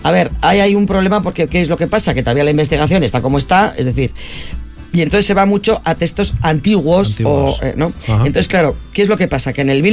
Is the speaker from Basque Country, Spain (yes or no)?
yes; Basque Country, Spain; como vasca